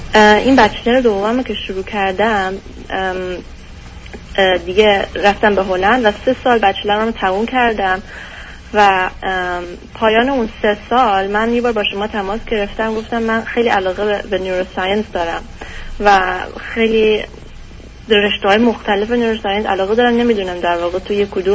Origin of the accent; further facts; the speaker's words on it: Germany; born there; Persian is a second language; من متولد آلمان هستم و 29 سالمه